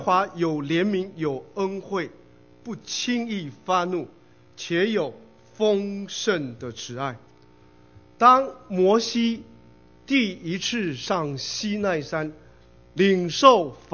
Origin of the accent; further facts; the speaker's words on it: China; 我们中国人有一句话叫老王卖瓜自卖自夸，有没有？